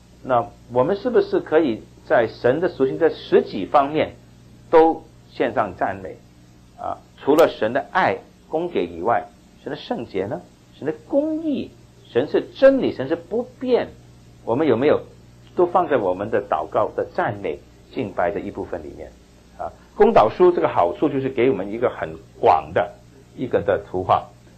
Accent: Hong Kong; 所以我们小的时候在香港呢什么都不懂

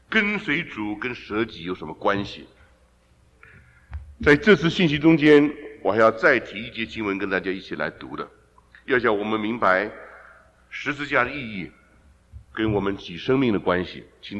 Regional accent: Taiwan; 我们小时候在台湾的时候

